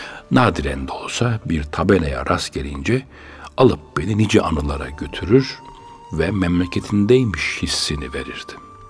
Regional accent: Konya, Turkey; Ben de bir Konyalı olarak İstanbul'da yaşarken çok uzak bir geçmişe gitmek, memleketimi tatmak için orada burada etli ekmek arayıp durduğum günleri hatırladım.

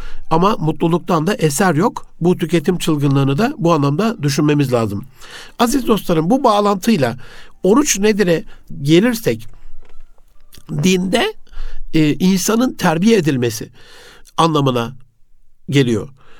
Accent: Gaziantep, Turkey; Ben bir gün memleketim Antep'e gittim.

